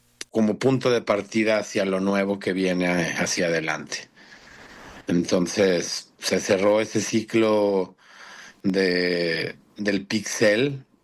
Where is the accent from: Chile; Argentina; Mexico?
Mexico; León, Guanajuato; now in Austin, United States; del municipio de León, Guanajuato, de donde soy originario